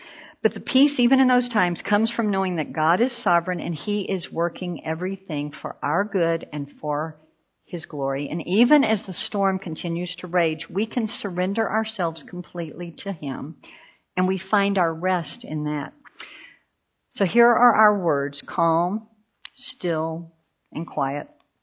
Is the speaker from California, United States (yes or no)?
no; Texas, United States; I'm from Texas, and we have big thunderstorms in Texas.